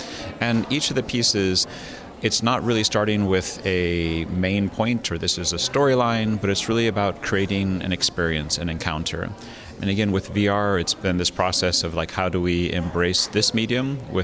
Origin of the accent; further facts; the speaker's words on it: United States; born there; I was born in America, and I had a very traditional American education.